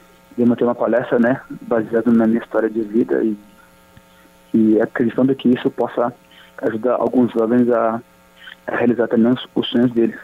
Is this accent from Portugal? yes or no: no; Angola; now in Brazil; Mas desde que eu vim de Angola para cá, minha casa, minha residência sempre foi no Brasil.